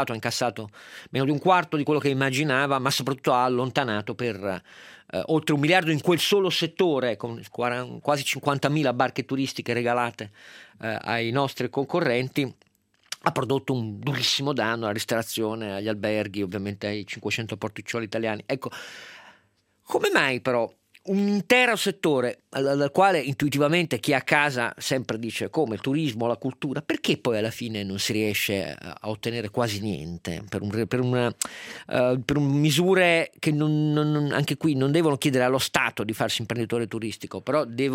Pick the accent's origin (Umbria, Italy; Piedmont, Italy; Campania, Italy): Piedmont, Italy; questo è quello che spiega per me che sono piemontese